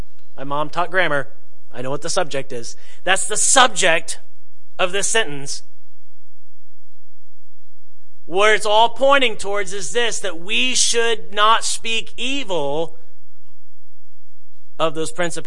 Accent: United States; And as an American, I can express that and I can vote accordingly.

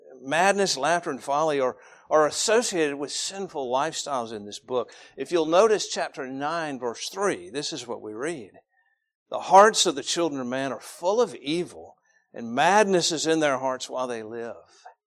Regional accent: Georgia, United States; Now, I'm from Cobb County. It's sometimes called Snob County. But I grew up in a different county going to the Golden Corral

